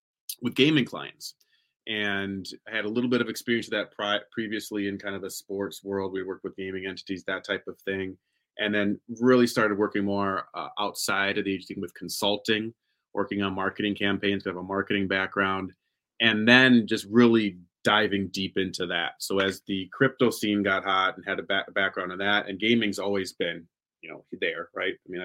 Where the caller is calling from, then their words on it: Minnesota, United States; Calling in from Minnesota in the United States. That may be, you know, Midwest, if you're not familiar. Central.